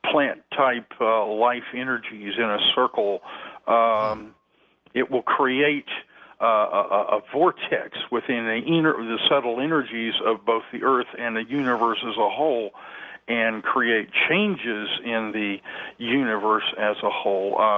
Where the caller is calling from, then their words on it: West Virginia, United States; I'm from West Virginia.